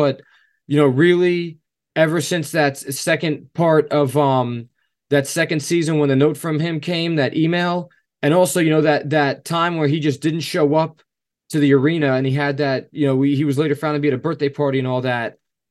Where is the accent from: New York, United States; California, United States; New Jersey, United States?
New Jersey, United States; I'm from New Jersey. Kyrie's from New Jersey.